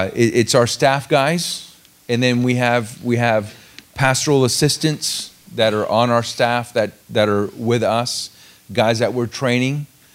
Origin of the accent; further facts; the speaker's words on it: Florida, United States; also born or lived in Puerto Rico; I grew up in a Catholic home. I was born in Puerto Rico. We lived there until I was 8. Moved to Central Florida. Went to the Catholic Church there, Our Lady of Grace.